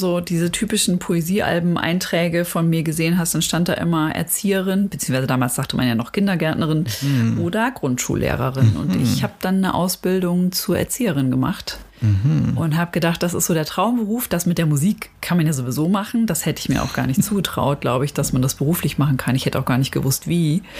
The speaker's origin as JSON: {"language": "German", "town": "Gummersbach", "region": "North Rhine-Westphalia", "country": "Germany", "said": "Aus Gummersbach."}